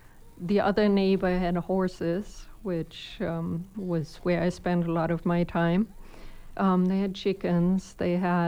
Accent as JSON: {"language": "English", "country": "Germany", "moved": "yes", "said": "Anymore when I go back and visit my family, I'm originally from Germany."}